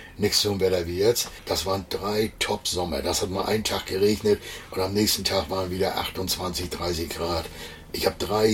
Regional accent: Schleswig-Holstein, Germany; ursprünglich komme ich ja aus Schleswig-Holstein.

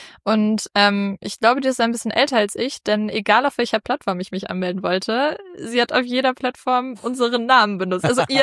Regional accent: Bielefeld, North Rhine-Westphalia, Germany; Na gut, Bielefeld. Du hast schon gesagt, wo ich herkomme.

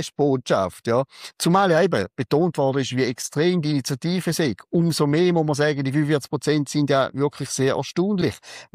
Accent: Appenzell Innerrhoden, Switzerland; aus meiner alten Heimat, Appenzell-Innerrhoden.

